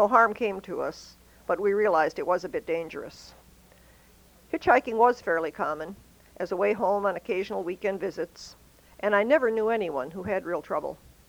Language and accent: English; Wisconsin, United States; Made me happy to say I was from Wisconsin.